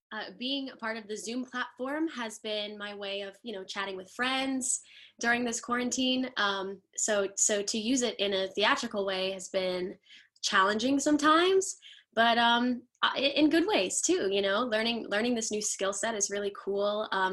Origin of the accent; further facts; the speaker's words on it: Spring Hill, Florida, United States; And I'm from Spring Hill, Florida.